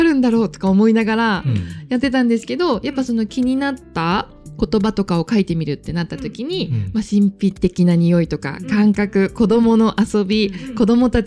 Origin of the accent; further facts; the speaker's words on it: Yokohama, Kanagawa, Japan; 鶴見って全然もっと川崎寄りで横浜市だけど、川崎ってよく言われるから、私は横浜ですって言わないですね、出身を。神奈川県民ですっていつも説明がめんどくさいから言うぐらい